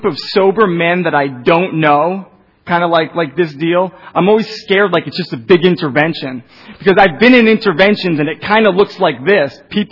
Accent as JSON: {"language": "English", "town": "Portland", "region": "Maine", "country": "United States", "tie": "born or raised there", "said": "I'm from the Portland, Maine area, which is where I did most of my growing up and a lot of my running and a lot of my drinking."}